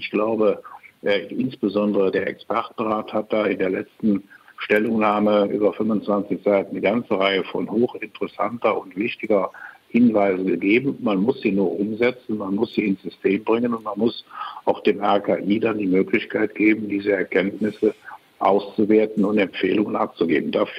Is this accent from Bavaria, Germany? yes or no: no; North Rhine-Westphalia, Germany; Ich komme ja bekanntermaßen aus dem Bundesland Nordrhein-Westfalen